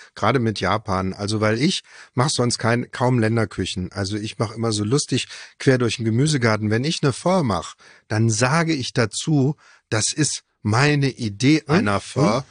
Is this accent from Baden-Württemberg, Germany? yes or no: no; Offenbach am Main, Hesse, Germany; born there; In Offenbach am Main.